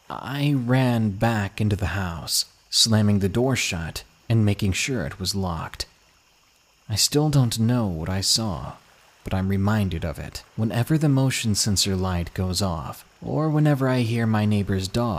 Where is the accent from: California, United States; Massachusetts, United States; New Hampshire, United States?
Massachusetts, United States; It was February, in my home state of Massachusetts. We're no strangers to snow.